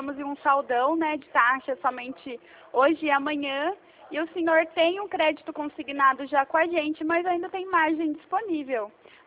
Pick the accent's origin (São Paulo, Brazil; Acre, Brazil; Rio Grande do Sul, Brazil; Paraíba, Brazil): São Paulo, Brazil; Rio Claro; eu sou de Rio Claro